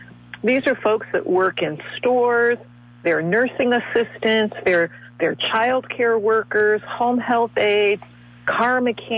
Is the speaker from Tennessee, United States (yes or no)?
no; New Britain, Connecticut, United States; So as an example, I grew up in New Britain.